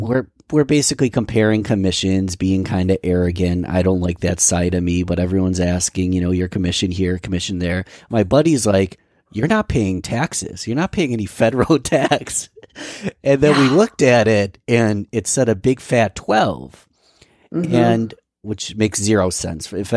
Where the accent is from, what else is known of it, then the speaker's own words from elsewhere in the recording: New York, United States; a lot of my listeners are from New York because I'm from New York